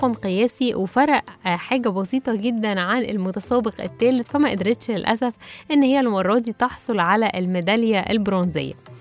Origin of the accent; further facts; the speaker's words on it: Egypt; مش بس عندنا في مصر، احنا كنا اتكلمنا عن الموضوع ده في الموسم اللي فات